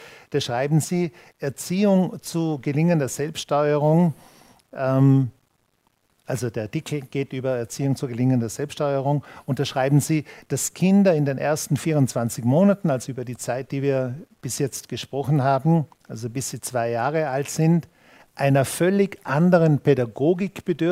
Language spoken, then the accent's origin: German; Vorarlberg, Austria; und sonst schießen sie dir auf den Kopf, sagt man bei uns in Vorarlberg.